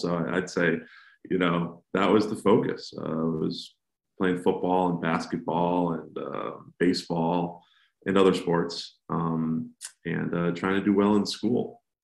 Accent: Massachusetts, United States; now in Washington, United States; So I grew up in Massachusetts on the South Coast near New Bedford, Massachusetts. And I moved down to DC in 2010.

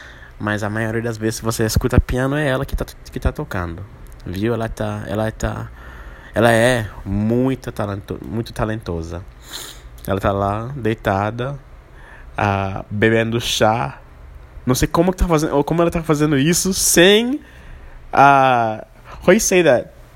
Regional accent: Jamaica; Portuguese is a second language; also born or lived in United States / Barbados; now in Brazil; se você está percebendo que meu sotaque é estranho, é porque eu não sou brasileiro, né? Nem sou angolano, nem sou haitiano. Eu sou jamaicano. Eu sou americano também, né? Sou americano, jamaicano e do Barbados também.

